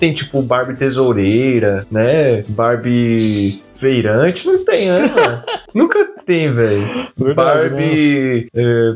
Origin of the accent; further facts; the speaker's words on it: Piauí, Brazil; accent: Piauí; Meu sotaque piauiense, que tinha um pouco, tá ligado? Eu escondia completamente.